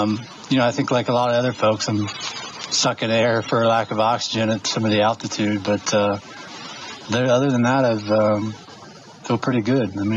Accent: Midwest, United States; I mean, I'm from the Midwest. You know, you know about the Midwest. It's pretty flat. There's a lot of farmland

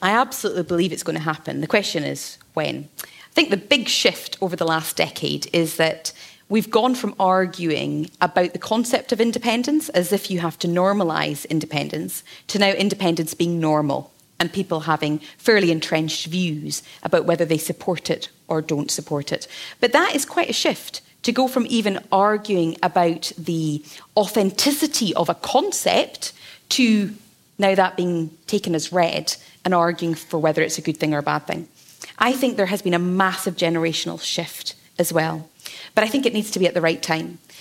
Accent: Scotland, United Kingdom; And I come from the Highlands.

